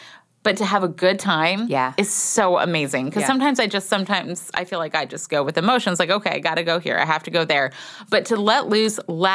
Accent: Texas, United States; I'm like, I'm sorry, sugar, I'm from Texas.

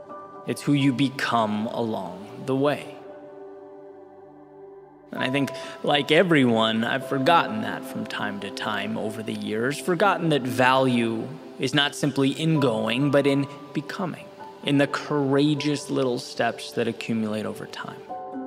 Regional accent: California, United States; growing up outside of Los Angeles on the opposite coast, relocating again and again

